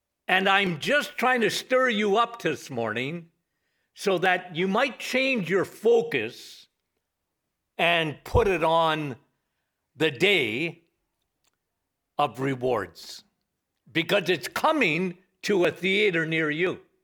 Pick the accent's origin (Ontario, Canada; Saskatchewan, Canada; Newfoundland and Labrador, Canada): Ontario, Canada; Timmins; I come from Timmins, okay?